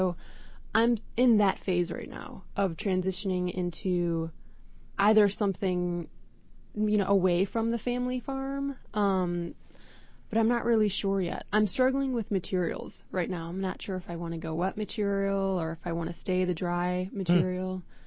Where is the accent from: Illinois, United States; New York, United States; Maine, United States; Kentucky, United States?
Illinois, United States; Chicago; things that I never knew growing up in Chicago.